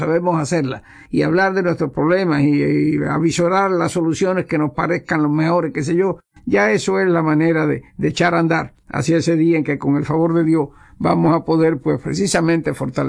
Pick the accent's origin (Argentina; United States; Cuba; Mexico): Cuba; pero como cubanos, juntos todos tratamos de buscar lo mejor